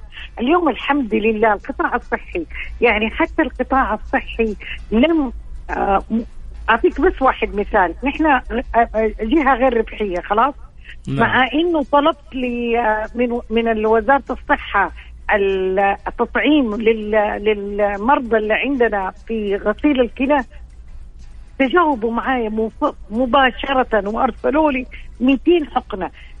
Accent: Mecca, Makkah Province, Saudi Arabia; moved away as an adult; سواء أنا من مكة وكنا في مكة نفرح جدا جدا إننا نختم الحجيج، وعندما غادرت كنت أتوقع إنه راحت علي هذه الفرصة

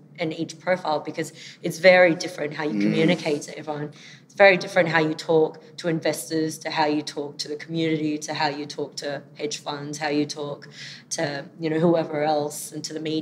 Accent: Sydney, New South Wales, Australia; I'm from Sydney, but in Melbourne today.

